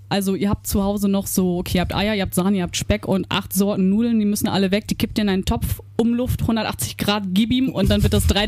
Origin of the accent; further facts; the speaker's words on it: Northern Germany coast, Germany; Ich bin ja ein Kind der Küste und des Nordens.